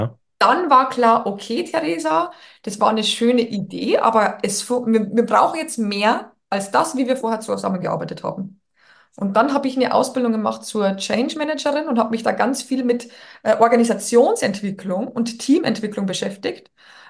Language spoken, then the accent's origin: German; Bavaria, Germany; now in Berlin, Germany; Wie du auch hören kannst, ne, ich komme aus Bayern und nicht aus Berlin, wo aber meine Firma sitzt und wo ich die letzten 12 Jahre gelebt habe.